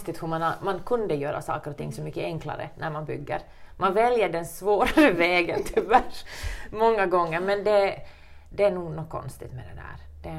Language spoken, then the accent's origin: Swedish; Jakobstad, Ostrobothnia, Finland; när jag går på lunch på stan där hemma i Jakobstad